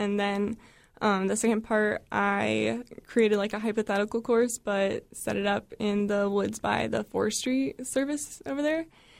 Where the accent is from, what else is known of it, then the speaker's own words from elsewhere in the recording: Alaska, United States; I'm from the Matsu Valley.